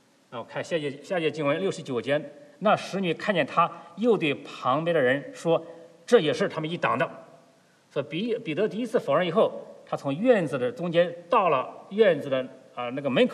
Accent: China; 有点像我们中国人的习惯哈

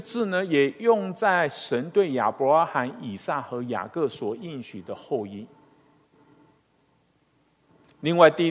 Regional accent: China; 我想我们中国人比较容易懂那种落叶归根的那种观念

